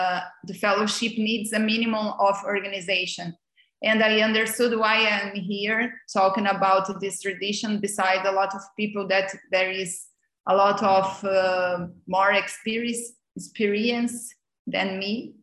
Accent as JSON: {"language": "English", "country": "Brazil", "said": "I am from Brazil."}